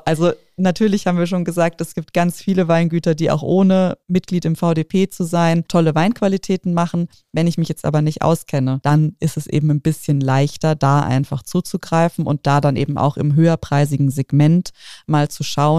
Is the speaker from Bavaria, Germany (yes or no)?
no; Bad Dürkheim, Rhineland-Palatinate, Germany; aus meiner Heimatstadt, vom Herrenberg in Bad Dürkheim, beziehungsweise Ortsteil Ungstein